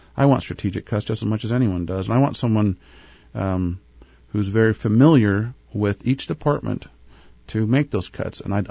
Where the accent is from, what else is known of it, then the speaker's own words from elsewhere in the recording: Oregon, United States; born there; now in Alaska, United States; I was born in Oregon, though, but I made it back up here.